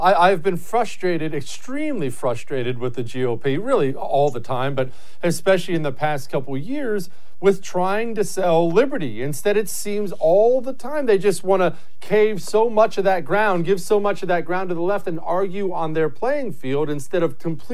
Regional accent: United States; I'm as American as apple pie.

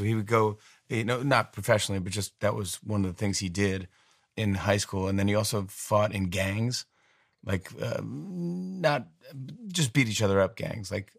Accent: Saugerties, New York, United States; born or raised there; now in Manhattan, United States

